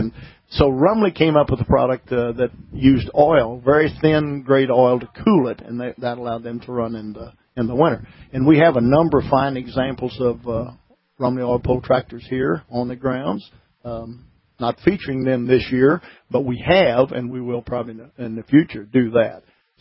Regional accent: Columbia, Missouri, United States; I'm from Columbia, Missouri, so it's a 750-mile trip one way for me.

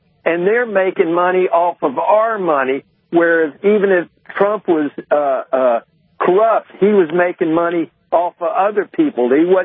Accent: New York, United States; I'm from Orange County, New York, home of West Point, the National Purple Heart Museum

